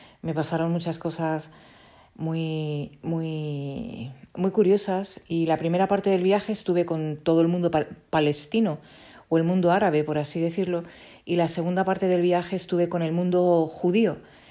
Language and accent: Spanish; Spain; yo siendo española